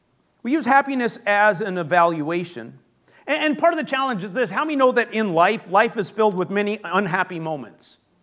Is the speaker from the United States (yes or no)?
no; Canada; I'm Canadian, so if I mess it up, that's just my background.